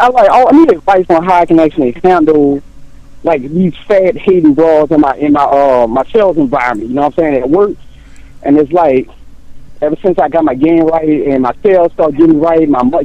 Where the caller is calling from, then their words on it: Opelousas, Louisiana, United States; Yeah, no, Opelousas is in Louisiana.